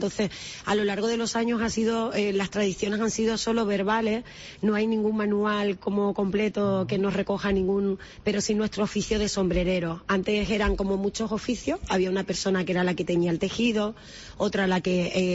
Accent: Seville, Andalusia, Spain; born there; now in Canary Islands, Spain; todo el mundo sabe que soy andaluza de nacimiento, uh-huh, pero sevillana, pero canaria de corazón y de mi hogar.

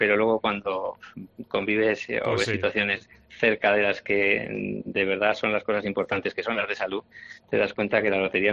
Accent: Huesca, Aragon, Spain; Llevamos siempre Huesca por bandera y yo creo que es difícil que la gente que nos conoce de cerca no sepa que somos de Huesca

